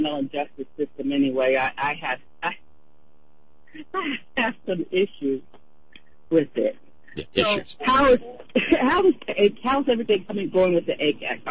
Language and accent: English; California, United States; So, as a Californian, what can I do to aid in making this happen?